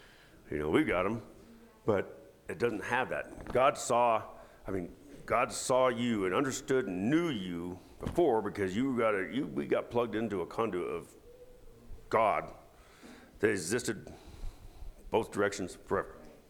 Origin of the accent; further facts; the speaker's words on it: Pagosa Springs, Colorado, United States; I sat and gazed at them growing up in Pagosa Springs as long as I can remember.